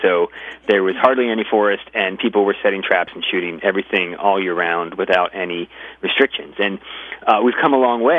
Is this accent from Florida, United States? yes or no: no; Michigan, United States; Was growing up in Michigan and running around the woods in my backyard